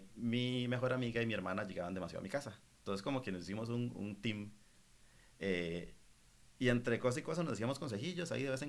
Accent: Costa Rica; yo soy una persona, yo soy un tico igual que usted

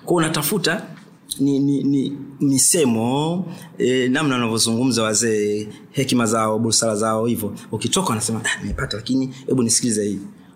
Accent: Tanzania; tumetoka East Africa Tanzania

